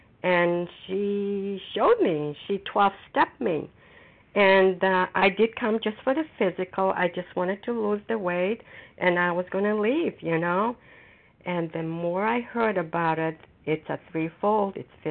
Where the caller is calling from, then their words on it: Foxborough, Massachusetts, United States; recovered compulsive overeater, and I'm calling from Foxborough, Massachusetts.